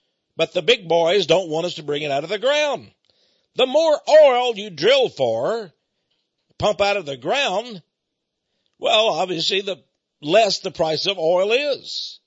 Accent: Texas, United States; because I was raised on the Gulf of Mexico, down near Port Arthur, Beaumont, Texas. Just really 30 minutes from the coast there.

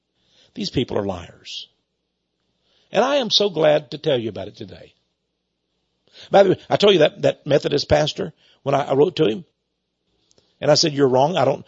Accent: Port Neches, Texas, United States; I'm a Texan. I'm from Port Neches, Texas. I don't want to go anywhere.

